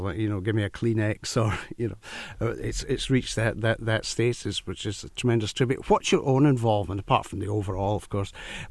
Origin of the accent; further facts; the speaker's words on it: United Kingdom; I know as a boy growing up in Britain